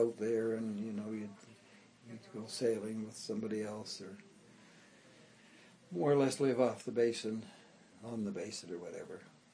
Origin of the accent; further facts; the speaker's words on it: Bedford, Nova Scotia, Canada; So I've been retired a while, but I still have my memories of growing up in Bedford.